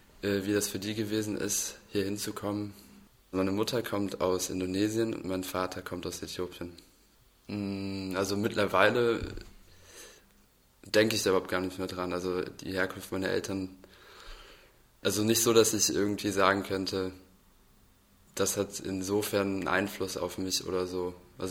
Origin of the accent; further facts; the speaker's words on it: Cologne, North Rhine-Westphalia, Germany; da, wo ich aufgewachsen bin, also in Zollstock, da gab es zu der Zeit, glaube ich, was weiß ich, so in den 80ern oder so, wahrscheinlich noch nicht so viele dunkelhäutige Kinder.